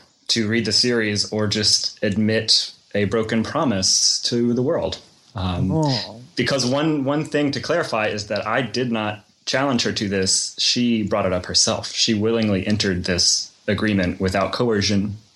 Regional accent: New Orleans, Louisiana, United States; I am from Louisiana, the New Orleans area.

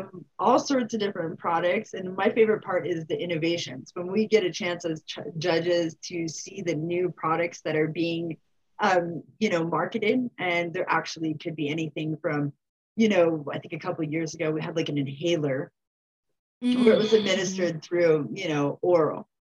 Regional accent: California, United States; I'm a SoCal.

